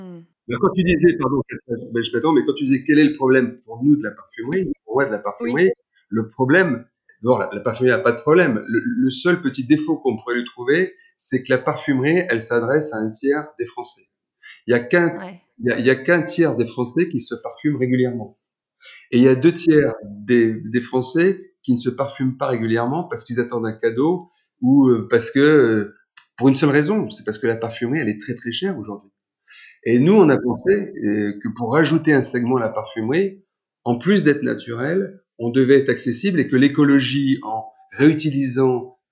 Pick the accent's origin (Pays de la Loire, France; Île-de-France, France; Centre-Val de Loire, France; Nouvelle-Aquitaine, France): Pays de la Loire, France; Nantes; also born or lived in Roubaix; moi je suis né dans le Nord, à Roubaix. Très vite, j'ai été élevé, on va faire ça synthétique, j'ai été élevé à Nantes, dans la banlieue nantaise. Et ensuite, j'ai fait mes études supérieures à Paris.